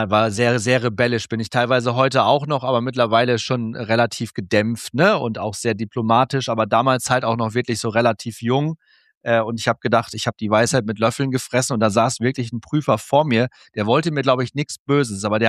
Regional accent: Cloppenburg, Lower Saxony, Germany; ich habe tatsächlich 2005 bis 2008 eine 2,5-jährige Bankausbildung gemacht in meiner Heimatstadt Kloppenburg.

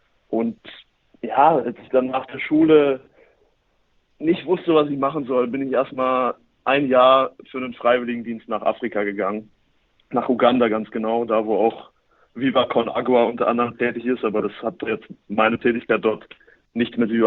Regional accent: Norderstedt, Schleswig-Holstein, Germany; Ich komme aber eigentlich aus dem Norden, nämlich aus Norderstedt, dem Norden von Hamburg sogar, nicht nur im Norden von Deutschland. Dort bin ich aufgewachsen und über viele Umwege dann beim SC Paderborn gelandet.

